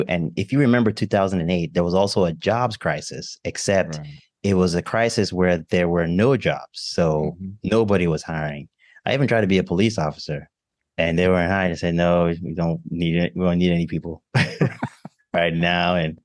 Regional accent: Nigeria; I'm Nigerian. I can cook Nigerian food

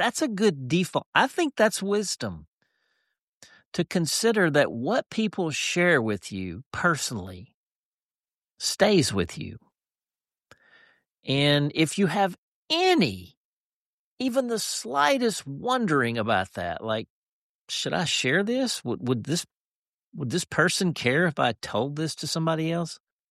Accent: Dumas, United States; we're from Dumas. We're from Dumas, and years ago, Mom and Dad moved out of Dumas

